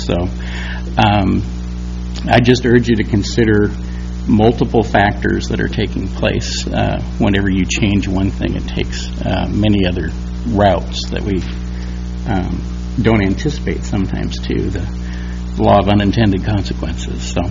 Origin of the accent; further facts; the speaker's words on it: Tigard, Oregon, United States; Good evening. … from Tigard, Oregon, but our lakefront address is 3181 Northeast Loop Drive.